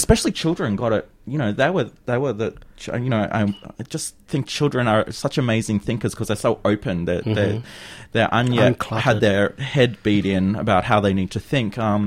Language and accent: English; Queensland, Australia; I'm from North Queensland.